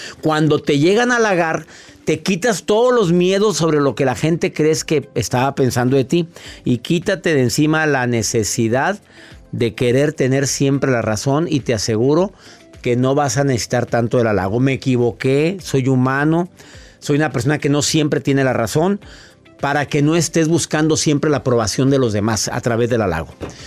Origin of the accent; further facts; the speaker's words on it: Mexico; porque en México, en mi país amado, uno de los principales tipos de robo es el fraude